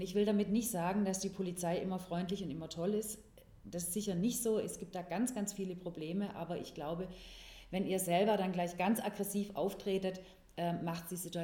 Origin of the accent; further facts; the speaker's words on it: Baden-Württemberg, Germany; accent: Swabian; Ihr könnt an meinem Dialekt hören, dass ich aus dem Schwäbischen komme, aber tatsächlich bin ich tätig in Lörrach und Freiburg, also im Südbadischen.